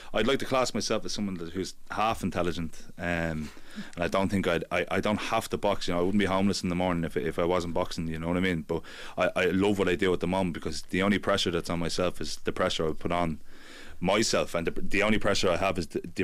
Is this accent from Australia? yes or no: no; Phibsborough, Leinster, Ireland; I'm from Phibsborough